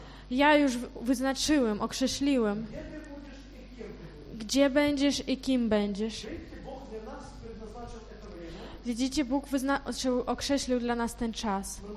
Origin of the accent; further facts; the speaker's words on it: Kraków, Lesser Poland, Poland; jestem z Krakowa